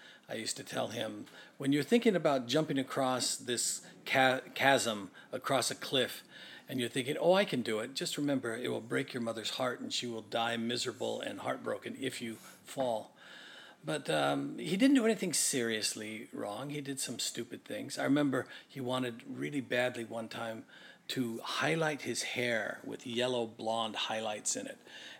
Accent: Hacienda Heights, California, United States; also born or lived in Whittier / Santa Paula / Ventura; I was born in Whittier, then we moved to Hacienda Heights, then we moved to when I was in fifth grade, we moved to Santa Paula for a year, and then Ventura for a year. Then we moved back to Hacienda Heights, and we stayed here.

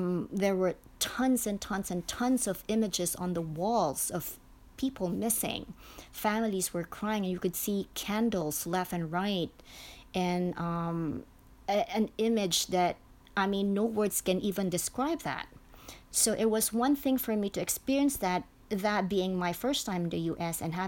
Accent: Philippines; now in United States; growing up in the Philippines is we had nannies, so we could afford having 1 or 2 nannies

